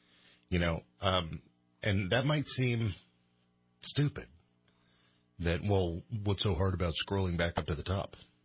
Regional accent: United States; well, I'm an American. I barely speak one language.

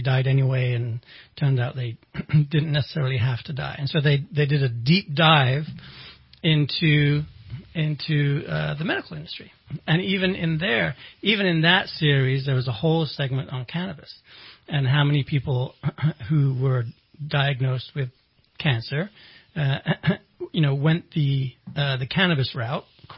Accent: Amsterdam, North Holland, Netherlands; And I grew up in Amsterdam, for crying out loud.

